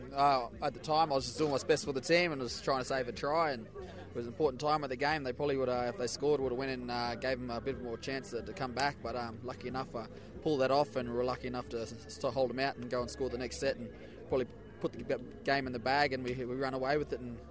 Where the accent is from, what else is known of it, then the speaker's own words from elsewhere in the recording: Mackay, Queensland, Australia; also born or lived in Northern Territory; I'm from the Cronulla Sharks. I'm from Queensland, Mackay, Queensland. Born in Northern Territory. I'm Garang Garang and Malakiwai, Borgiou Island.